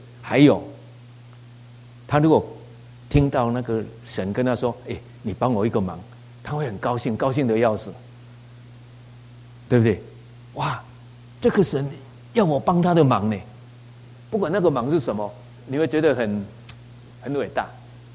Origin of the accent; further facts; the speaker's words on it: Taiwan; 所以不是只有我们台湾人觉得说